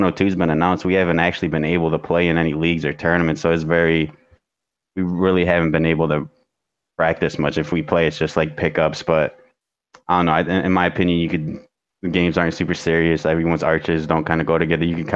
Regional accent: Chicago, Illinois, United States; I'm from Chicago, so most of my favorite teams are from there.

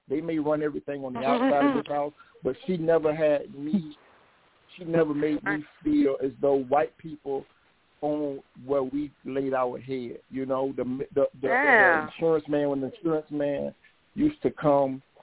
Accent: Jacksonville, Florida, United States; I'm originally from Calvert, Florida. You may know it as Jacksonville, Florida. I was born and raised there

